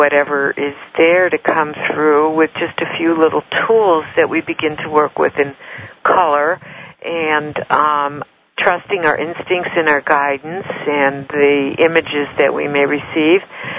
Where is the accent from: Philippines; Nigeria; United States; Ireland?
United States; Highland Park, Illinois; also born or lived in Chicago; I am from the Chicago area, Highland Park, Illinois, which is just about half an hour due north of Chicago, although I was born in the city proper.